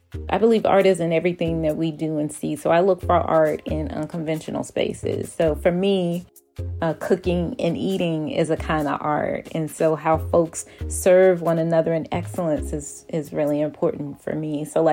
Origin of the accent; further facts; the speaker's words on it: Atlanta, Georgia, United States; I am actually from Atlanta. I am a Grady baby. My first steps were on Stewart Avenue, what is now known as Metropolitan Avenue.